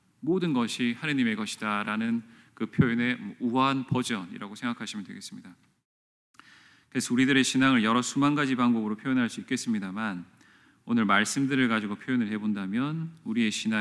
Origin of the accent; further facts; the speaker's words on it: South Korea; born there; 만약 내가 대한민국이라는 나라에서 태어나지 않고 어떤 대륙의 아주 가난한 나라에서 태어났다면